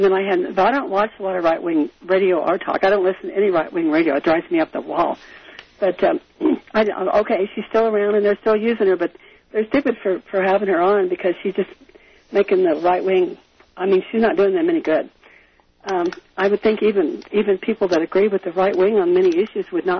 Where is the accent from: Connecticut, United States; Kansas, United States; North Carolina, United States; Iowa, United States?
Kansas, United States; his mother's white and she's from Kansas and I'm from Kansas.